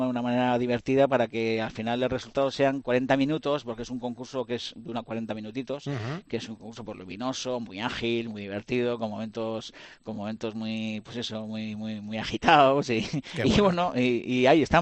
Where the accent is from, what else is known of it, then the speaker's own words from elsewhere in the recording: Basque Country, Spain; Que es verdad que yo soy vasco porque soy guipuzcoano y nacido aquí, ¿no?